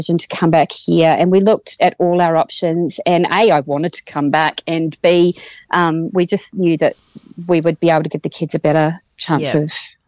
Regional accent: Australia; also born or lived in New Zealand; But other than that, I'm fully Australian. So we moved back. So we've got citizens, the kids got citizenship, and we moved back here

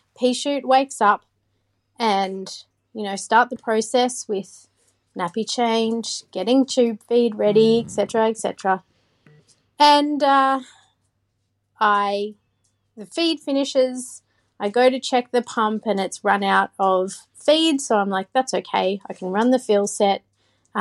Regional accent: Queensland, Australia; Hi, Kate and Mandy. … I'm from Queensland.

